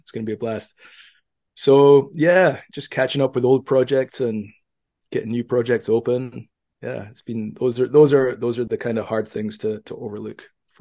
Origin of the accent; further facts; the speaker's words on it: North Berwick, Scotland, United Kingdom; now in Tokyo, Japan; And, you know, born and raised in North Berwick, and mom and dad are still there.